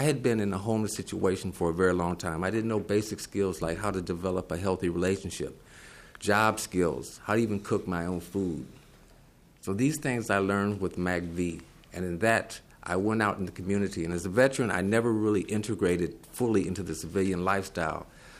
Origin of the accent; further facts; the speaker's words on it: Michigan, United States; moved away as an adult; I'm from Michigan, and the lifestyle that I was leading there was very unsavory, and I wanted an immediate change